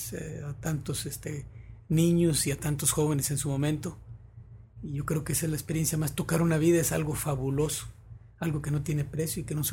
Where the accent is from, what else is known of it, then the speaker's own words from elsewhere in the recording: El Higo, Veracruz, Mexico; Y para eso ya había tenido una experiencia anterior con mi pueblo, es El Higo.